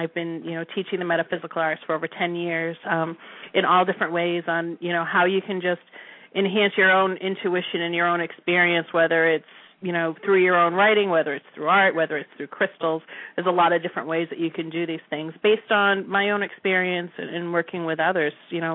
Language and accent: English; Massachusetts, United States; I am originally from Massachusetts.